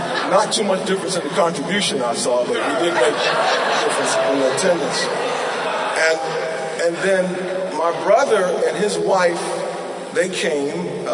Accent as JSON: {"language": "English", "town": "Wilmington", "region": "North Carolina", "country": "United States", "tie": "born or raised there", "said": "my wife and I, we went back to my hometown, Wilmington, North Carolina"}